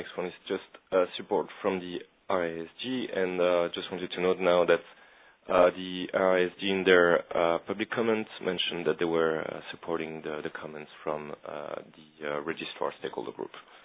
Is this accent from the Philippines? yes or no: no; France; accent: French; English is a second language; If you don't mind hearing my French accent the whole meeting, that's fine.